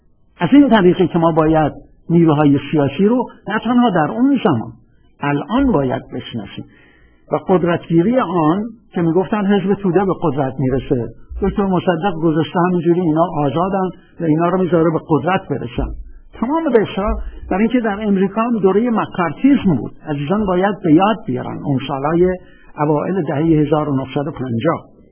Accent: Khuzestan, Iran; بنده که بچه خوزستانم میدونم یعنی چه

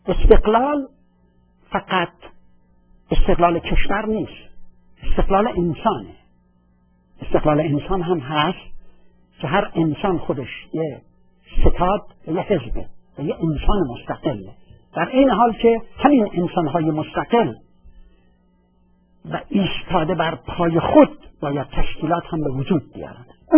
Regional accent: Iran; اینجا من به عنوان یه ایرانی

